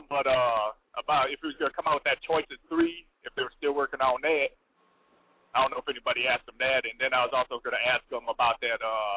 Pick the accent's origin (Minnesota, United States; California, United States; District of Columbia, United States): Minnesota, United States; I was born and raised in Twin Cities.